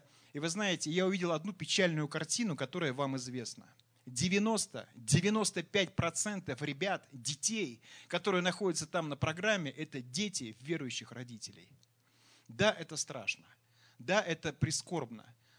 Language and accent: Russian; Saint Petersburg, Russia; born there; я родился в Санкт-Петербурге не в верующей семье.